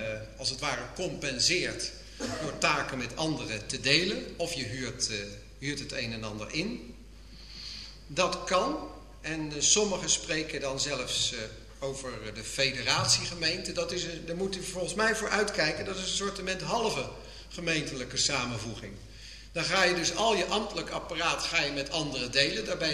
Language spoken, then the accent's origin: Dutch; Monnikendam, North Holland, Netherlands; Ik gaf al aan, ik kom uit Monnikendam.